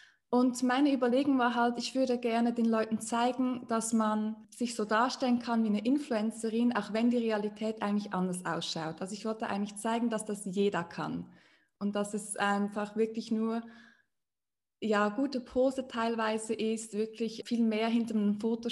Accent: Switzerland; German is a second language; Vielleicht hört man es, ich komme aus der Schweiz. Daher entschuldigt, wenn mein Deutsch nicht allzu gut ist. Ja, ich bin 28 Jahre alt

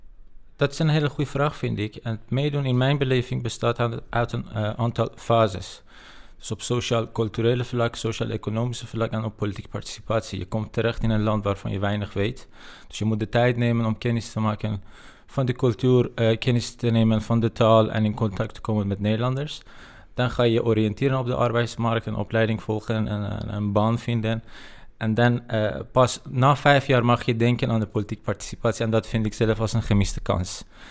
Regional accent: Iran; now in Netherlands; Ik kom oorspronkelijk uit Iran, 9 jaar geleden.

